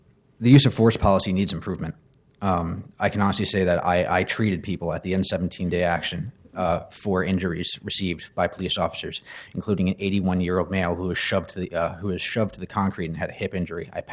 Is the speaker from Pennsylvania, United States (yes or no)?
yes; Philadelphia, Pennsylvania, United States; I'm relatively new to your city. I'm a transplant from Philadelphia.